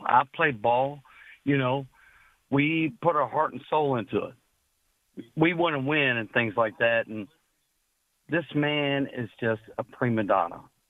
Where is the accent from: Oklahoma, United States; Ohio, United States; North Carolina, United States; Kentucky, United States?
Kentucky, United States; even though I'm a transplant from Kentucky.